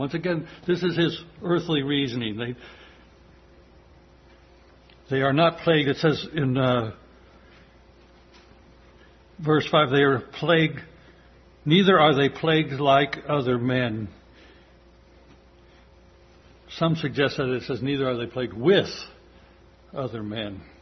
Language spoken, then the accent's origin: English; Colorado, United States; Most of you know that I grew up in Colorado, the foot of the Rocky Mountains.